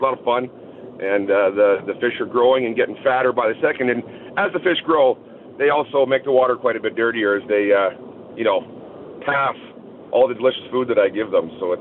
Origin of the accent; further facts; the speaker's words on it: Manitoba, Canada; I grew up in Manitoba around all these lakes. Never went fishing.